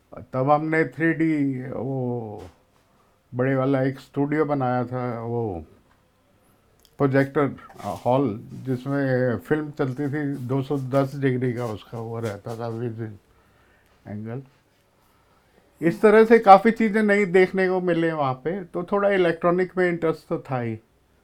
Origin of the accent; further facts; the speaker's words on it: Delhi, India; मैं दिल्ली से हूँ और लाजपत नगर रेजिडेंस है मेरा, तो पढ़ाई भी दिल्ली से की है।